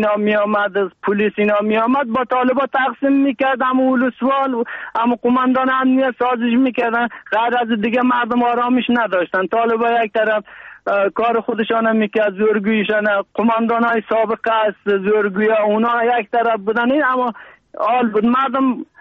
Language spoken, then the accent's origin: Persian; Afghanistan; now in Turkey; ما افغان هستیم